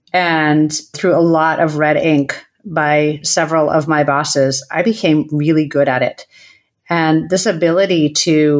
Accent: Ann Arbor, Michigan, United States; And I grew up in Ann Arbor, Michigan, which is, as everyone knows, a great college town. And I was a townie.

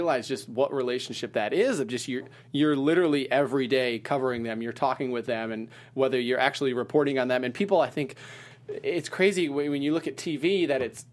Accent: Wisconsin, United States; So I grew up in Wisconsin, went to college in Ohio

